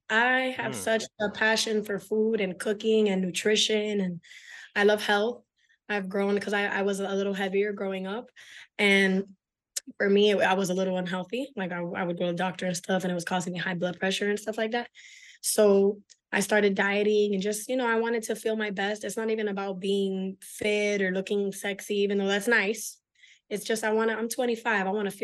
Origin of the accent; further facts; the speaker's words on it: Hollywood, Florida, United States; I'm from Miami, Florida. I'm from Hollywood, Florida. We say Miami because some people don't know the other places, but I was born and raised in Hollywood.